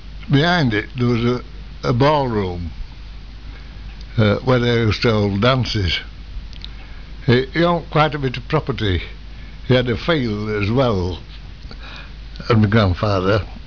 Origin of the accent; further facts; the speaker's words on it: Barwick in Elmet, Yorkshire and the Humber, United Kingdom; born there; I was born at Barrack in Elmet on the 3rd of October 1925.